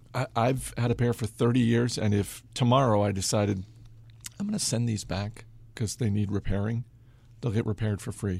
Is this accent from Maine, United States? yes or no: yes; Maine, United States; You just totally threw down the gauntlet for a lot of people in my home state of Maine.